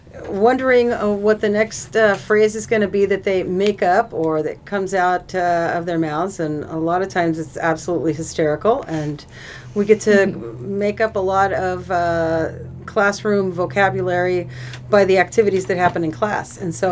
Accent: Los Angeles, California, United States; also born or lived in Mexico City, Mexico; now in Brookings, United States; I grew up in Los Angeles and moved here from Mexico City, which was really a shock.

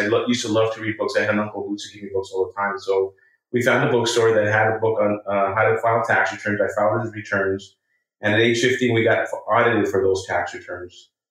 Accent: Boyle Heights, California, United States; I was born and raised in Boyle Heights, California, and back in the 60s and 70s, a pretty rough neighborhood.

